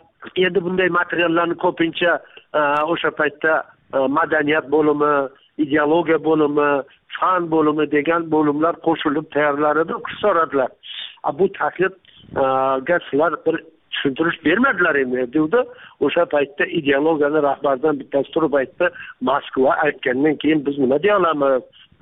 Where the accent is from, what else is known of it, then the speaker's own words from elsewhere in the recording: Jizzakh, Jizzakh Region, Uzbekistan; also born or lived in Mirzachol; Mirzacho'l 49-yinchi yilda biz ko'chib kelganmiz Jizzaxdan, tog'lar orasidan, go'zal vodiydan to'qaylarning ichiga. Mirzacho'l degan joyga ko'chib kelganmiz.